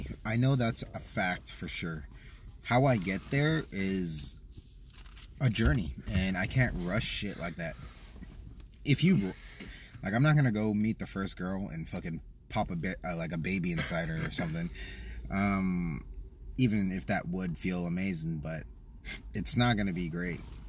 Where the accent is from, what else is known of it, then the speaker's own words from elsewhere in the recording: United States; I'm definitely more American than anything. Like, I have Filipino culture. I grew up around Filipino culture.